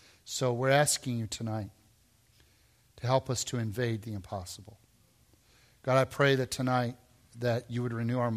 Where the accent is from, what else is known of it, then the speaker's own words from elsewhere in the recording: Peoria, Illinois, United States; I'm just a boy from Illinois. I was born and raised near Peoria, Illinois. My mom and dad were hillbillies from Kentucky.